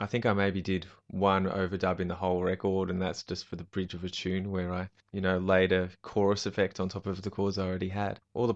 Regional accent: Wollongong, New South Wales, Australia; also born or lived in Newcastle; Yeah, well, Newcastle, and then I did most of my growing up in Wollongong, Steel City lad.

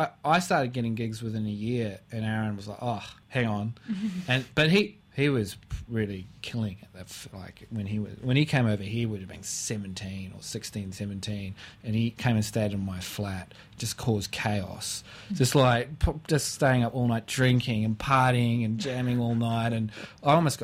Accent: Auckland, New Zealand; now in Sydney, Australia; Well, yeah, I grew up in Auckland, New Zealand, and a lot of musicians, jazz musicians from Auckland have ended up in Sydney, funnily enough.

